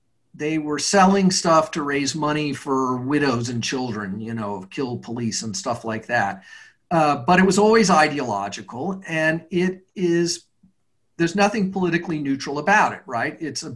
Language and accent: English; Houston, Texas, United States; But I am from Houston, right.